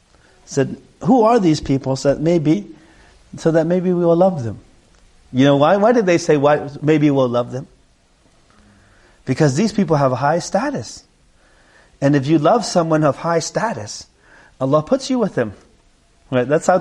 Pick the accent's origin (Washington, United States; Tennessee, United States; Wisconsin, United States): Washington, United States; Seattle; also born or lived in Vietnam; You know, I grew up in Seattle.